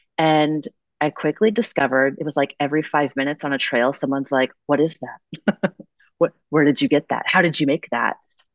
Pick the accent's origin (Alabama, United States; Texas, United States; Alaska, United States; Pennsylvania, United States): Alaska, United States; Fairbanks; Well, actually, I'm born and raised in Fairbanks. So I consider myself a lifer.